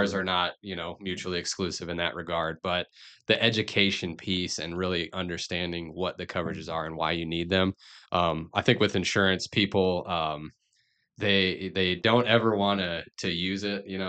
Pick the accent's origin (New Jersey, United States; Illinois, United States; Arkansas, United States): Illinois, United States; Peoria; born and raised in Peoria as well. Been here my entire life, only went to school about an hour away.